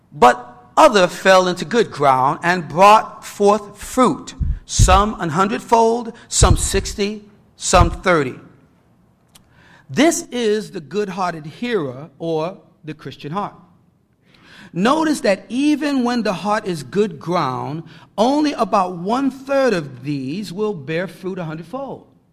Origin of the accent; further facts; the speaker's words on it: New York, United States; My excuse is I'm from New York, and I can't pronounce my THs or my Rs very well.